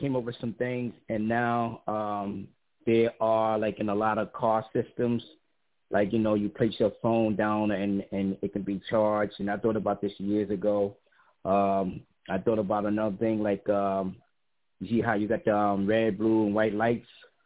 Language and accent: English; New York City, New York, United States; As I said before … I'm from New York City.